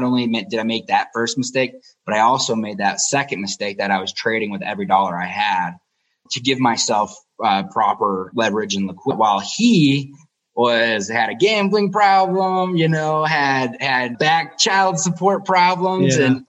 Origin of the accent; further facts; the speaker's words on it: Michigan, United States; like it seems like I'm growing up in Michigan, right? Like it's the auto capital of the world.